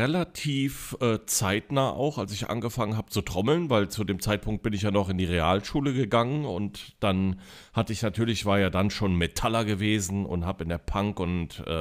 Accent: Neuwied, Rhineland-Palatinate, Germany; also born or lived in Koblenz; Bei Koblenz, die Stadt heißt Neuwied, ist nur so 12, 13 Kilometer entfernt. Bin also als Schengel geboren und als Neuwitter Scherjer aufgewachsen. Wohne aber jetzt zwischen Neuwied und zwischen Koblenz in Bendorf.

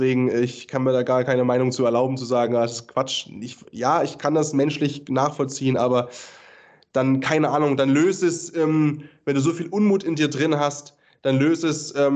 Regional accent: Kiel, Schleswig-Holstein, Germany; weil natürlich gehst du mit fletschenden Zähnen in das Spiel rein als Kieler gegen Flensburg

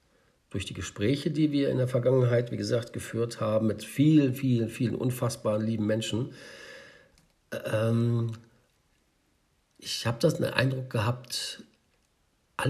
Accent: Germany; ich bin ja hier in Deutschland groß geworden.

